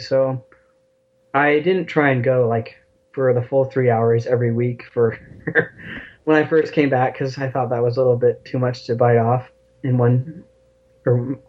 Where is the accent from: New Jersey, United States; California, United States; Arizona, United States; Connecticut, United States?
Arizona, United States; I was kind of from the East Valley Mormon town, like outside of Phoenix growing up.